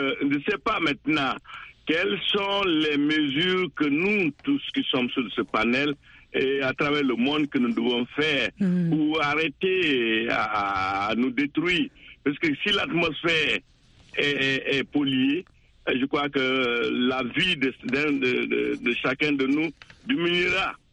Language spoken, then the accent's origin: French; Forest Guinea, Guinea; moi, je viens de l'Afrique de l'Ouest, et précisément en Guinée forestière.